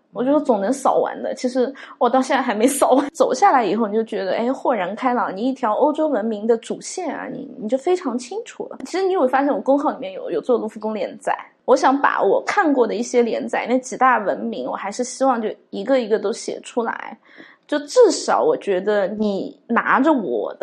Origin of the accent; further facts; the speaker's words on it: Shanghai, China; 就是我突然觉得作为一个上海人很自豪